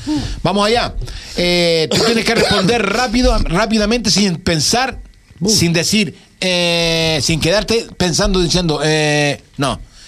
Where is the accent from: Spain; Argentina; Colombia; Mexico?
Spain; Tamaraceite, Canary Islands; en Tamaraceite, había una molina también ahí, un molinero que molía a mano también, todo tradicional.